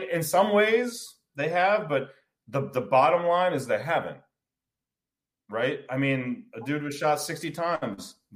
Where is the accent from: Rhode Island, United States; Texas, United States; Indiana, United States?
Indiana, United States; Hammond; born there; I'm the same same person I was when I was born on April 9th, 1974, in Hammond, Indiana.